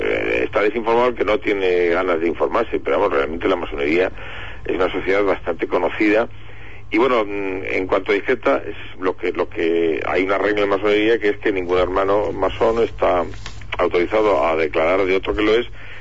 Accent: Bilbao, Basque Country, Spain; Soy de Bilbao y como la gente de Bilbao somos así

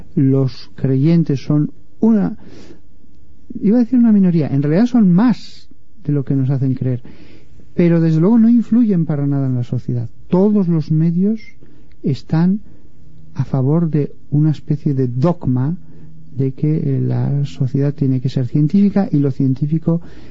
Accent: Barbastro, Aragon, Spain; Yo recuerdo en Barbastro, de donde yo soy, y en los pueblos de alrededor

